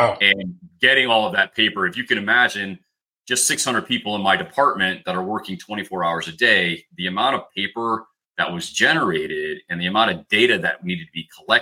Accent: East Coast, United States; I grew up out on the East Coast, went to school out in Massachusetts

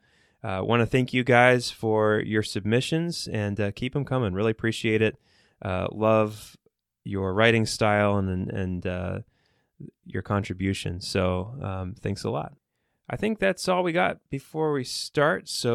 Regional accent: Ohio, United States; In my home state of Ohio, we signed one of the most restrictive anti-abortion bills

